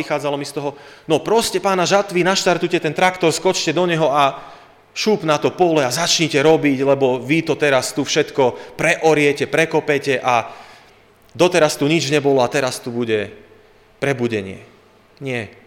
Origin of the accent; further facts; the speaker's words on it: Poprad, Prešov Region, Slovakia; ja som z Popradu a potrebujem naozaj pomôcť